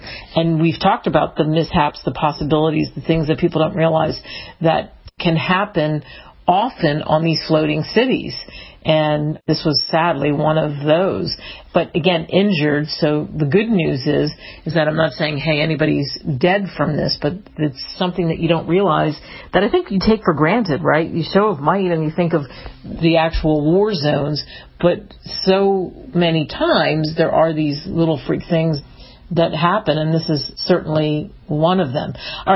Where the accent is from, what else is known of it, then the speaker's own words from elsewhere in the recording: East Coast, United States; also born or lived in Midwest / South; I grew up in the East Coast, and I lived in the Midwest and the South, and never really experienced California.